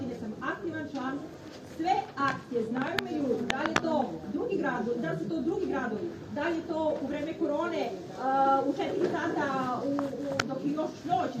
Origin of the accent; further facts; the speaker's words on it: Niš, Serbia; born there; rođena sam u Nišu, studirala sam u Nišu, živim celom životu u Duvarištu.